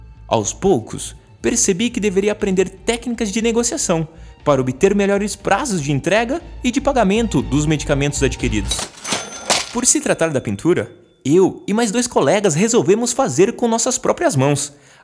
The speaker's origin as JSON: {"language": "Portuguese", "town": "Missal", "region": "Paraná", "country": "Brazil", "tie": "born there", "said": "Me dirigi até Missal, cidade colonizada por alemães. Foi lá onde eu nasci, em 1987, pois era a cidade mais próxima a ter um hospital."}